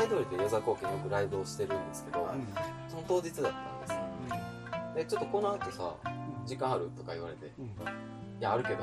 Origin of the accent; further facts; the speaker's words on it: Kansai, Japan; もともと僕でもその関西出身ですけど、その東京にまずいたんですよ